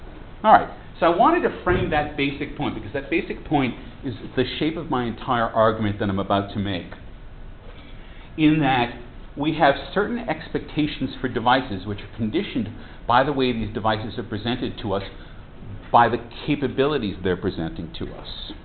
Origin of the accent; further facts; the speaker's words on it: United States; accent: American; as you can probably tell from my outrageous accent, I'm an American.